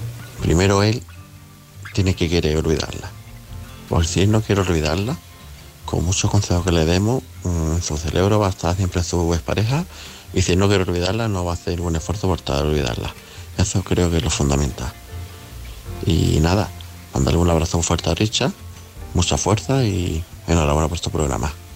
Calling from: Málaga, Andalusia, Spain; de Málaga.

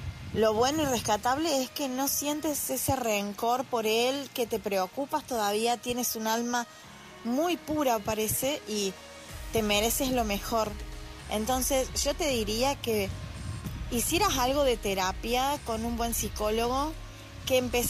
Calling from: Argentina; desde Argentina.

